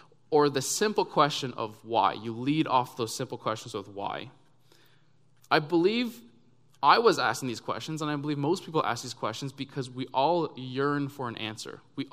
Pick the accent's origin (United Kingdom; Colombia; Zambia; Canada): Canada; For someone like me growing up in Canada